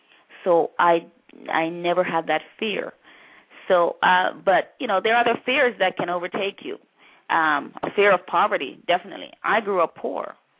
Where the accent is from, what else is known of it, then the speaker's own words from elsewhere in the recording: Jamaica; growing up in Jamaica, when anybody died, it was always a big celebration.